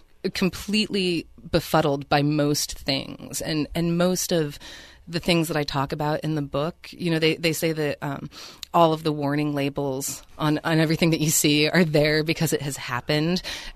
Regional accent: Portland, Oregon, United States; I grew up in Oregon, so And I grew up in Portland, so I grew up in that sort of urban wilderness dichotomy of being from Portland.

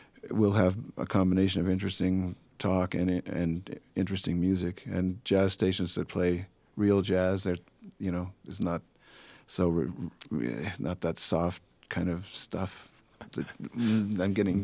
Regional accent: Canada; now in United States; As a Canadian who lives in this country and I'm here on a green card, I can't vote.

